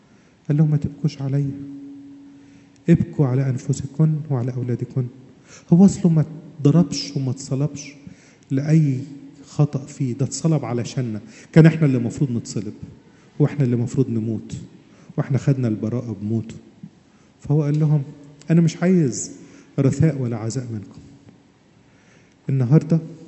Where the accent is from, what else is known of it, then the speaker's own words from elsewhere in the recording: Egypt; ولا زي عندنا في مصر دول بتوع ربنا